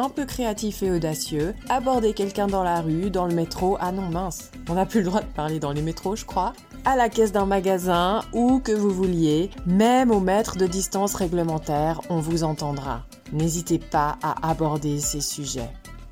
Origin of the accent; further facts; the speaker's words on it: Switzerland; en tant que Suissesse, moi-même, je n'ai pas pu signer